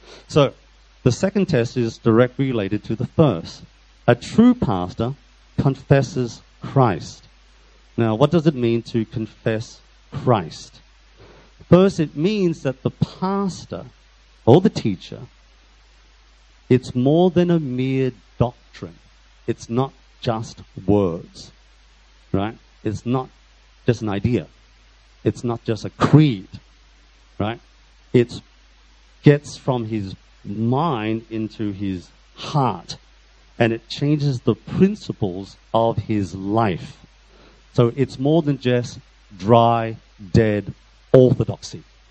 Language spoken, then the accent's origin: English; Australia; So I'm from Australia. I don't go to Anglican Church.